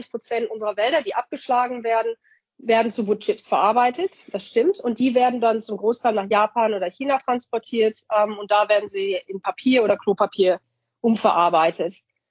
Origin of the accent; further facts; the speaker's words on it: New South Wales, Australia; Was zum Beispiel bei uns in Australien jetzt gemacht wird oder in New South Wales.